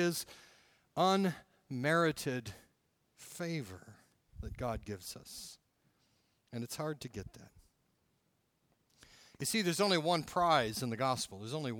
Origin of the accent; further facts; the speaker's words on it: Michigan, United States; Remember, I grew up in Michigan.